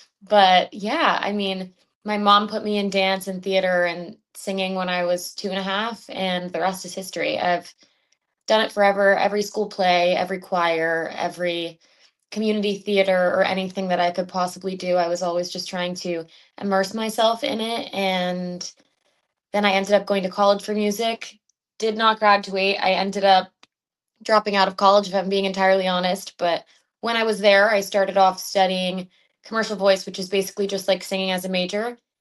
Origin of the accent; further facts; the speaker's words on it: Maryland, United States; now in Los Angeles, United States; I grew up in Maryland in a super, super small town. I'm talking like absolutely zero stoplights, literally nothing in the middle of farms. So very much different from my life now living in LA.